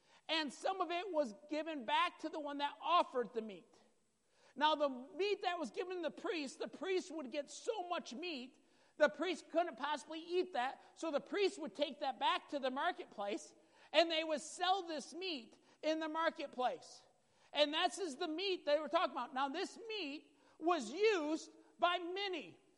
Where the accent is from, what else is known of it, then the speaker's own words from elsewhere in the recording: Midwest, United States; I tell you, back in the Midwest, growing up in the Midwest, it was a big deal if ladies wore pants.